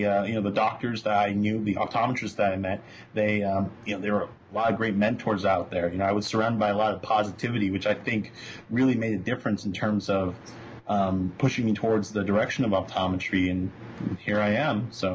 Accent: San Jose, California, United States; Well, I'm from the Bay Area, originally, San Jose, California specifically. Mm-hmm. Born and raised there, went over to UC San Diego for my undergraduates.

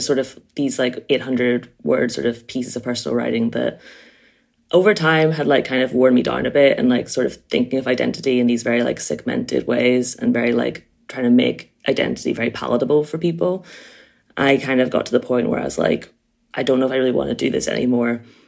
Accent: Ireland; Like I can write about being mixed race, but I can also write about being Irish.

